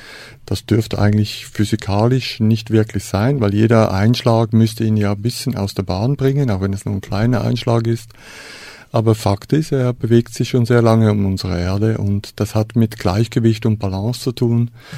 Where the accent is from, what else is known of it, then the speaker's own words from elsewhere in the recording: Switzerland; now in Germany; Ja, ich bin Schweizer, habe auch noch meinen Schweizer Pass natürlich. Und fühle mich aber sehr wohl in Deutschland, bin schon sehr lange da.